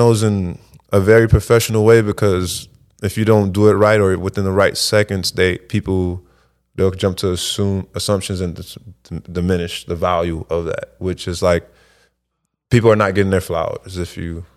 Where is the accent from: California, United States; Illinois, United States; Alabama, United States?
Illinois, United States; Chicago; I'm from Chicago